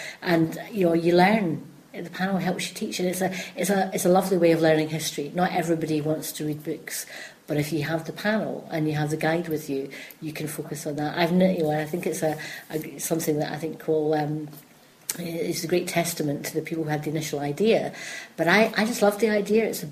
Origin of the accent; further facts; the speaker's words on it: Linlithgow, Scotland, United Kingdom; I'm from Linlithgow